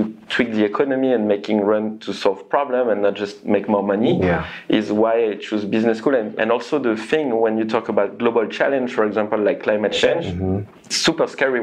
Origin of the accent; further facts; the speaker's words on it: Windward Islands, French Polynesia; I grew up in Tahiti, it's really a small island in the middle of the Pacific Ocean.